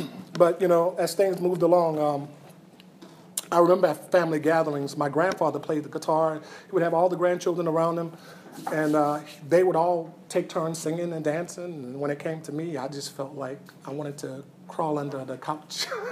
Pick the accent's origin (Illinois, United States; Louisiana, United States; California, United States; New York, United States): Louisiana, United States; New Orleans; born there; I was born in New Orleans, Louisiana. My parents actually met there, got married there.